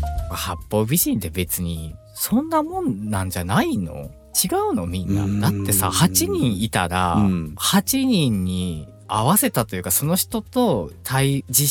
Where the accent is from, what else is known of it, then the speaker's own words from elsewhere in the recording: Kansai, Japan; accent: Kansai; まあ僕らみたいに関西弁ってガチャガチャガチャガチャこう喋るのが苦手だっていう人もまあいるでしょ